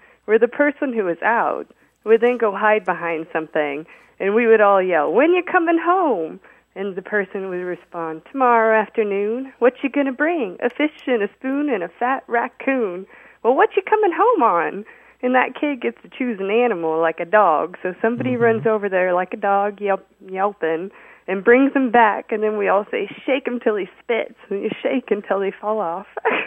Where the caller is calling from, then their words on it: Dallas, Texas, United States; I'm calling from Dallas.